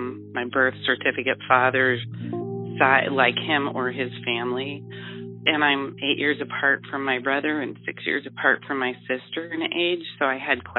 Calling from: Ohio, United States; Hi, Danny. I am calling from Ohio. I am 60 years old, just turned 60.

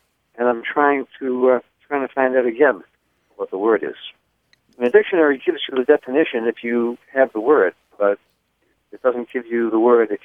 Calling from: Escondido, California, United States; I'm calling from Escondido, California.

